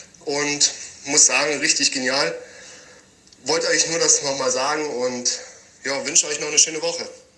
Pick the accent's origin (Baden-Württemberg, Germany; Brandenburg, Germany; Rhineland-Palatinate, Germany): Baden-Württemberg, Germany; Ravensburg; Auf jeden Fall, ich komme aus Ravensburg, aus der Nähe davon.